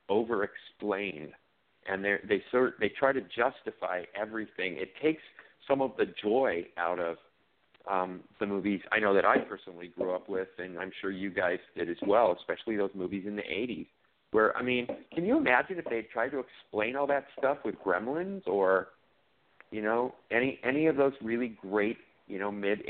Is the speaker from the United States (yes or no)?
yes; Los Angeles, California, United States; I grew up in Los Angeles, so I'm like